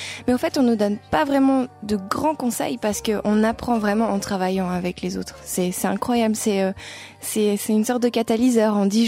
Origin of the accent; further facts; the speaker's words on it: Monthey, Valais, Switzerland; also born or lived in England / Zurich; Donc, oui, je viens du Valais, de Monté, plus précisément.